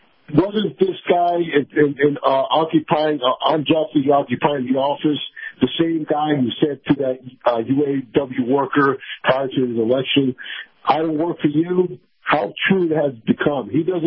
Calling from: Tampa, Florida, United States; from Tampa.

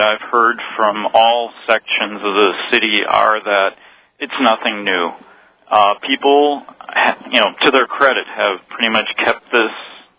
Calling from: Milwaukee, Wisconsin, United States; Calling from Milwaukee.

